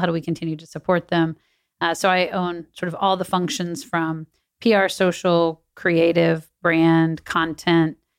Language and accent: English; New Braunfels, Texas, United States; also born or lived in Chicago; now in Austin, United States; We were in Chicago. I was from Texas. My husband's from New York.